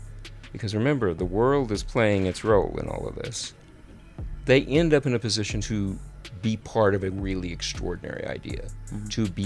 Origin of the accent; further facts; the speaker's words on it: Amarillo, Texas, United States; born there; So I was born in Texas, in Amarillo, which is way up north.